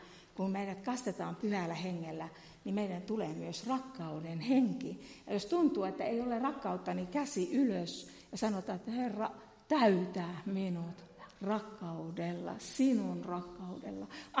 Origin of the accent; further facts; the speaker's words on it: Kainuu, Finland; erään kerran vierailla tuolla Kainuussa, minähän tuun Kainuusta, niin kuin varmaan jo murteista huomannut.